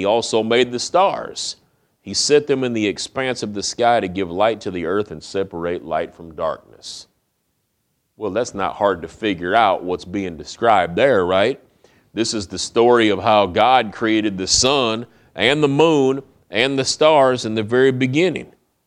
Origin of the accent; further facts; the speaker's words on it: Peoria, Illinois, United States; when I was a little kid growing up in Peoria back in the 1970s